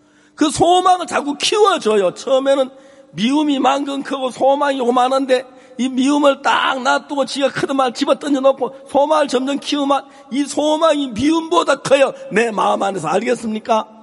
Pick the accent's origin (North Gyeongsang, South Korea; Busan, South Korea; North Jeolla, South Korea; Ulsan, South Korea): North Gyeongsang, South Korea; Seonsan; 제 제 집이 마산은 아닙니다. 선산입니다. 대고향 경북 선산.